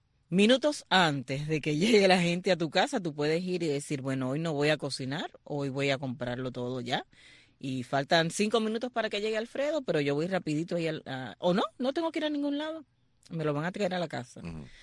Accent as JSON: {"language": "Spanish", "region": "Holguín", "country": "Cuba", "said": "en mi tierra, en Holguín"}